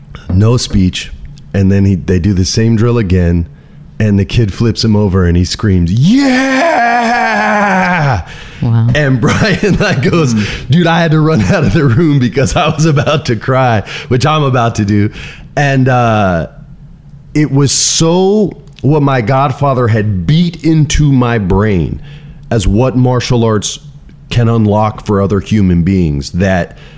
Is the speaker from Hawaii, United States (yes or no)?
no; Los Angeles, California, United States; born there; since I was born in Cedars-Sinai up the road, 1976.